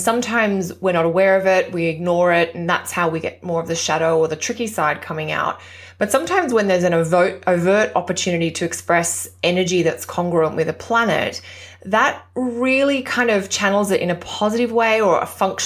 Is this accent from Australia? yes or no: yes; Australia; That's partly being Australian. Halloween when I was growing up in Australia wasn't anywhere near, you know, what it's become today in Australia.